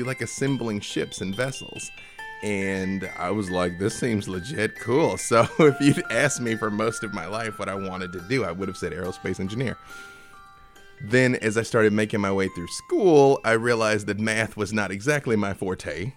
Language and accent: English; Little Rock, Arkansas, United States; To go back to the beginning, I'm from Little Rock, Arkansas.